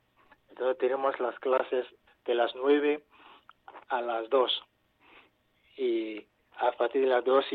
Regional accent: Côte d’Ivoire; Spanish is a second language; now in Salamanca, Spain

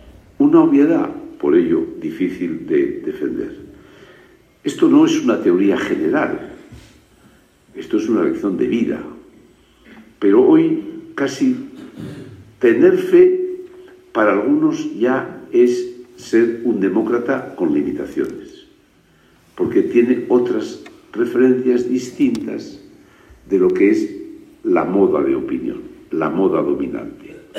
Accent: Basque Country, Spain; En mi tierra vasca, en el País Vasco, no hay un problema de conciencia nacional, esencialmente.

